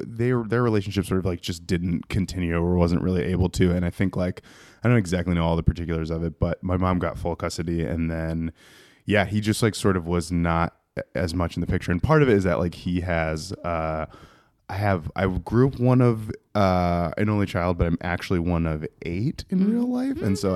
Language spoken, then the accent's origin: English; Tucson, Arizona, United States; born there; also born or lived in Austin, Texas; So my parents so I was born in Tucson and then my parents split sort of shortly after I was born.